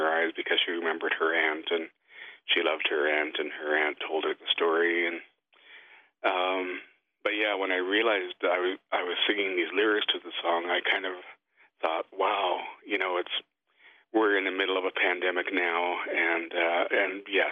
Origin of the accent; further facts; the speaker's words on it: British Columbia, Canada; I come from the Lilwat Nation, which is part of the Stat-Liam language group, which is part of the larger Salish linguistic group. Both my parents are Stat-Liam.